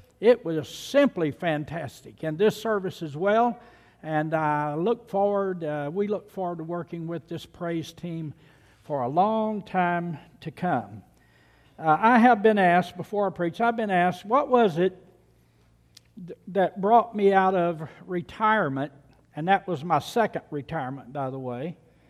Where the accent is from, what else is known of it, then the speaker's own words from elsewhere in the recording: United States; But I was born here. I live here. I am a citizen of this great country, this great experiment in constitutional freedom.